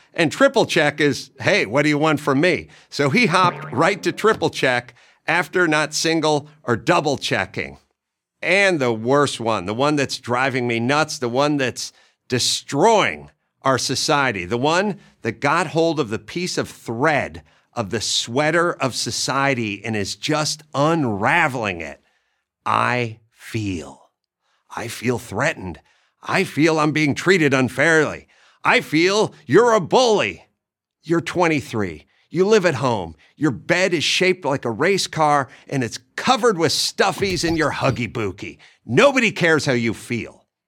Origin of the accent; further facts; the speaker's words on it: California, United States; I grew up in Southern California. I used to go to the beach all the time.